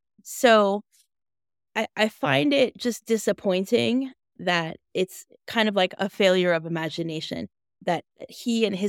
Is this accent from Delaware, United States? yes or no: yes; Delaware, United States; So being from Delaware, obviously, I've known Biden my whole life, or he's been my senator my entire life.